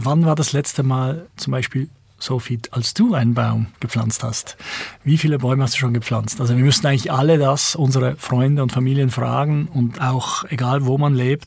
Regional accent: Basel, Basel-Stadt, Switzerland; Wir sind ja alle stolz als Basler

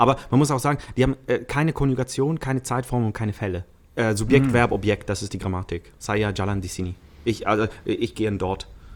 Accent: Switzerland; first language Italian/Swiss German; German is a second language; Ja, ich bin bilingual aufgewachsen in der Schweiz. Italienisch und Schweizerdeutsch.

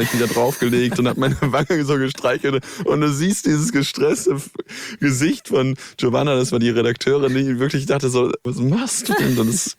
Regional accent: North Rhine-Westphalia, Germany; das Phantasialand in Köln. Ich bin dort in der Gegend groß geworden

